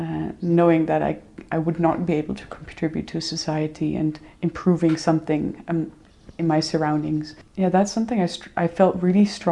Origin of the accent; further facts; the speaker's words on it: Kenya; Because we grew up in Kenya, I as I said, I think the worlds were quite small.